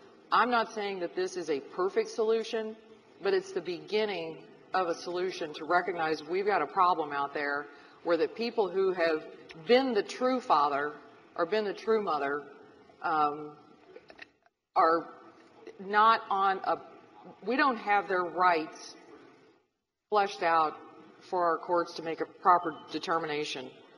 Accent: Missouri, United States; You are from the St. Louis side of the state, and I'm from the Kansas City side of the state

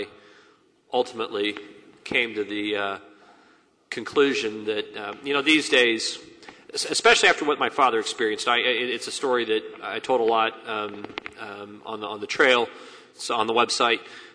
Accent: Kansas City, Missouri, United States; Well, I grew up in Kansas City and still love it very much.

